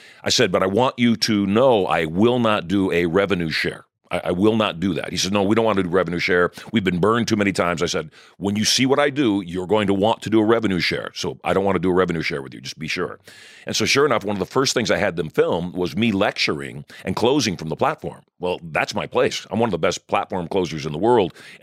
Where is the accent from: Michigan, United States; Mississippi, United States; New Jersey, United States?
Michigan, United States; born there; I was born in Michigan.